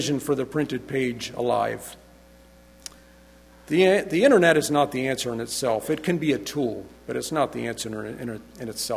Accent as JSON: {"language": "English", "country": "Myanmar", "tie": "born or raised there", "said": "age 63, married with 3 kids, 2 daughters married, and son still single. We are born and brought up in Burma."}